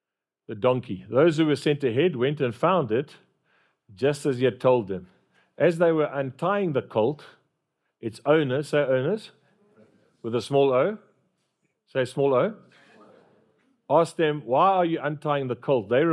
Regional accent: Durban, KwaZulu-Natal, South Africa; We're Englishmen. We're from Durban.

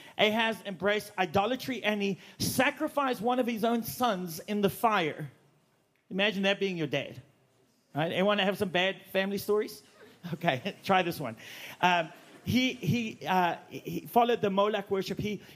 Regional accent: South Africa; accent: Afrikaans; first language Afrikaans; English is a second language; moved away as an adult; now in United States; We lived in South Africa for, 2 years or 24, depending on how you count it, and a little bit somewhere else. So, ek is Afrikaans.

